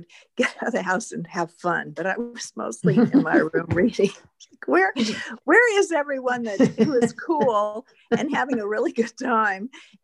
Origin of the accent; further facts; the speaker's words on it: Los Angeles, California, United States; But I grew up in Los Angeles, and my parents were not helicopter parents.